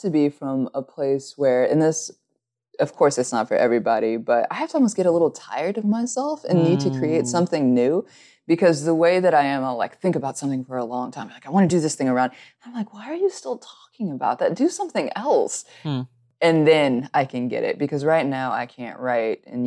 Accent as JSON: {"language": "English", "region": "the South", "country": "United States", "said": "I am from the South, so I cook a lot and I have some indulgent things."}